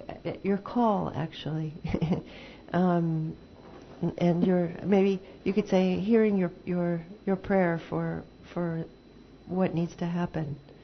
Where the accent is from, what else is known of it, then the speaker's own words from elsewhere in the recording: United States; I'm not from Canada, but I'm from the United States. As a white woman from the United States